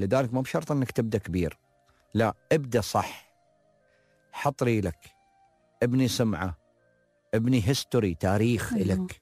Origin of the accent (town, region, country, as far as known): Dubai, United Arab Emirates